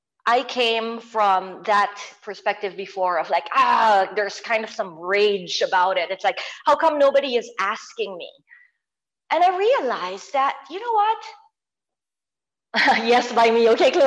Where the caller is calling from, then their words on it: Manila, Metro Manila, Philippines; I am in the Philippines. I'm calling from Manila